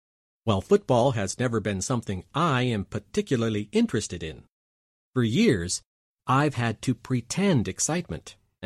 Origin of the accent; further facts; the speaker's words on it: Coventry, West Midlands, United Kingdom; from Coventry, England.